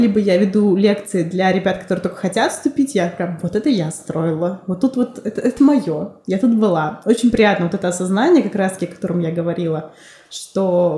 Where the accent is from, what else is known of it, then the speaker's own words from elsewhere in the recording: Syzran, Samara Oblast, Russia; в своем родном городе я из Сызрани, который стоит на реке Волга, прекрасная река.